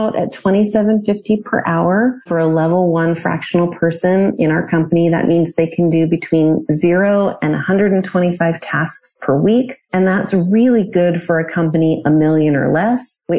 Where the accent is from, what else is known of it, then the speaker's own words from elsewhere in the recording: Alaska, United States; now in Middleburg, United States; I grew up in Alaska.